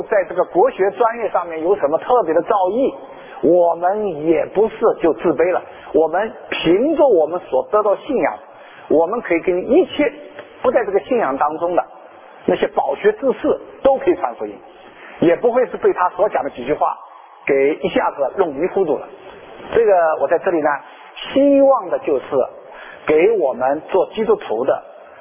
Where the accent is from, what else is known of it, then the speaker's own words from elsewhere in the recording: China; 我们作为一个中国人，作为一个知识分子